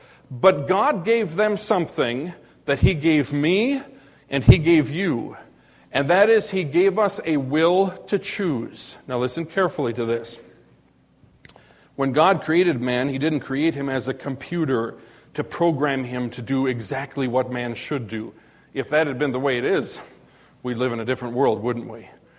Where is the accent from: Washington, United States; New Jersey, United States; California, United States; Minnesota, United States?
Minnesota, United States; I grew up in Minnesota. I don't want to be put in a freezer, okay? That's cold country up there.